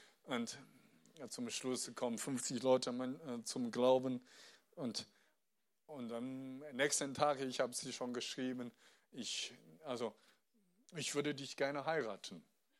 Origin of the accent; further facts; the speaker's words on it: China; Ich komme aus China. Ich bin 32 Jahre alt.